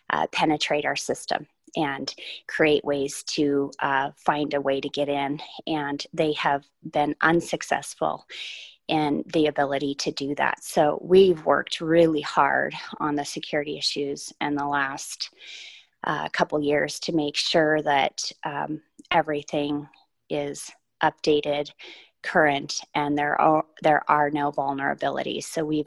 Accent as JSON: {"language": "English", "town": "Helena", "region": "Montana", "country": "United States", "tie": "born or raised there", "said": "I was born and raised in Helena. And I earned my bachelor's degree from Carroll College and my master's degree from University of Montana in public administration."}